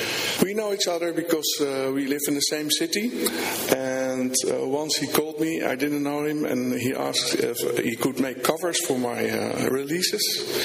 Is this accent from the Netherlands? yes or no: yes; Rotterdam, South Holland, Netherlands; I'm from Rotterdam, Netherlands.